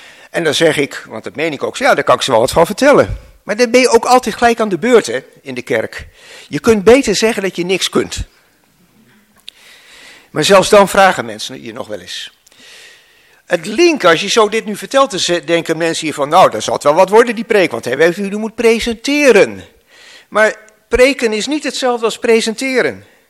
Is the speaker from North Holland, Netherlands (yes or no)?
no; Enschede, Overijssel, Netherlands; Het is best wel ver weg, want ik kom uit Enschede.